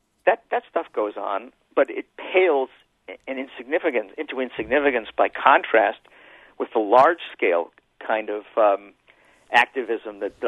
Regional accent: Chicago, Illinois, United States; And I'm from Chicago, so nobody has to tell me that Democrats steal votes.

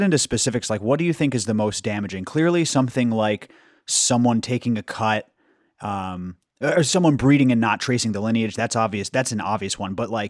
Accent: Midwest, United States; moved away as an adult; now in Humboldt, United States; See, I grew up in the Midwest where I'm not this West Coast smoker who's been smoking fine weed my whole life.

